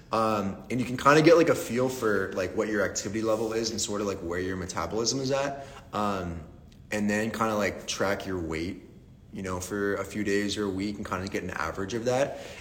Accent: Pittsburgh, Pennsylvania, United States; where I grew up in Pittsburgh is probably like a Sheetz gas station.

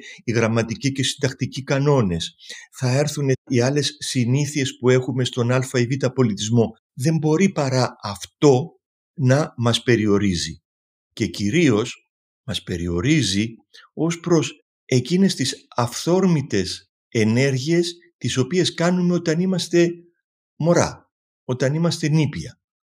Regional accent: Athens, Attica, Greece; accent: Cypriot; Όντως δεν γεννήθηκε, όταν μεγάλωσα στην Αθήνα. Ακούγεται τραγουδιστή προφορά που οφείλεται στην καταγωγή μου, που είναι κυπριακή, όσο και δεν μιλάω κυπριακά, πάλι ακούγεται.

